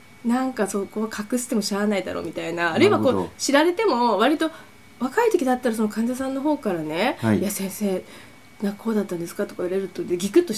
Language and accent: Japanese; Hokkaido, Japan; その昔私北海道出身なんでね、はい、北海道にいて、まあ、ちょうど私が子供の時にまだプロペラ飛行機だったと思うんですけど